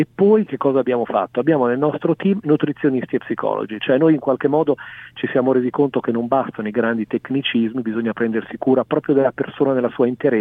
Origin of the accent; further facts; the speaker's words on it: Bologna, Emilia-Romagna, Italy; sono un bolognese, vengo dall'Emilia Romagna